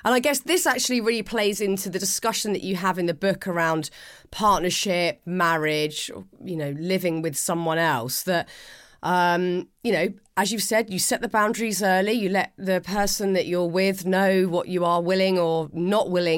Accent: United Kingdom; I'm British and I have spent the last 41 years mainly in the UK.

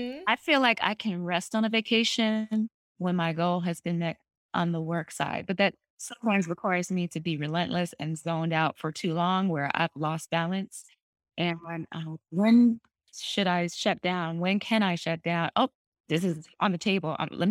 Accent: New Jersey, United States; I'm a girl from Jersey

